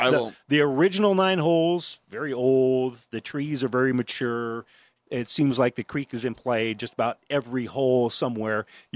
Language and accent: English; McCook, Nebraska, United States; I grew up playing in the McCook area. There's like three trees in the entire Red Willow County